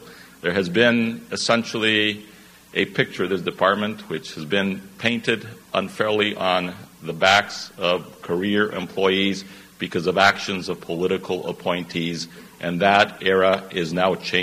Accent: Colorado, United States; I grew up in the San Luis Valley in southern Colorado, about 265 miles south of Denver, on lands that my family has farmed and ranched for over five generations.

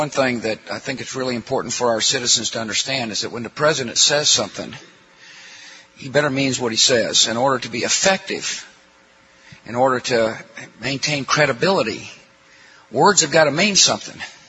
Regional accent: Midland, Texas, United States; growing up in Midland, Texas, we all felt pretty secure as a kid

